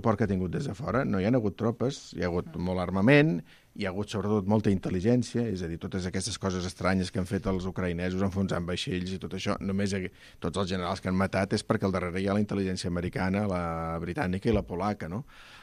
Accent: Sabadell, Catalonia, Spain; Com diem al Vallès, perquè jo soc del Vallès, la família és de Tàrrega, però jo soc de Sabadell

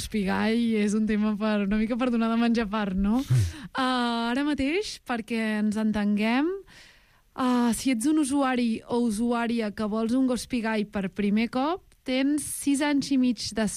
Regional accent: Vilassar de Mar, Catalonia, Spain; Aquest any em vaig enfadar molt amb les eleccions de, del meu poble, de Vilassar de Mar

